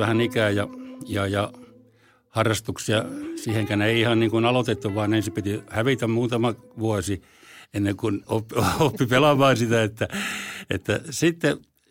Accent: Tavastia, Finland; vaikka mä olen hämäläinen

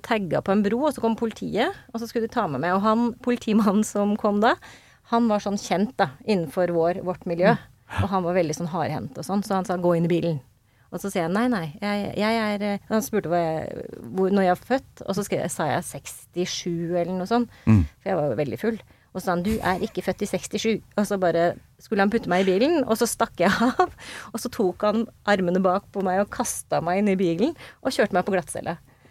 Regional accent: Trondheim, Trøndelag, Norway; Jeg er trønder egentlig, skjønner du.

